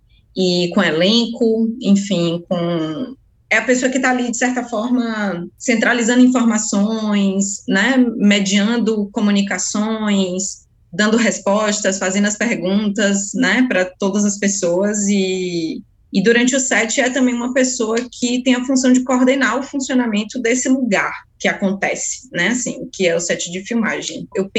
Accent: Feira de Santana, Bahia, Brazil; eu sou de Feira. Estou em Feira, falando, gravando este podcast.

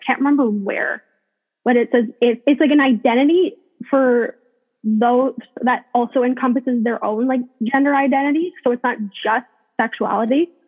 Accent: Ontario, Canada; I'm from Ontario, Canada

